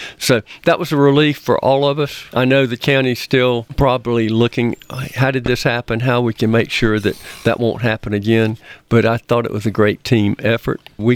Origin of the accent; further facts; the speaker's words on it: Georgia, United States; which I coming from growing up in South Georgia, a fish fry with cheese grits and coleslaw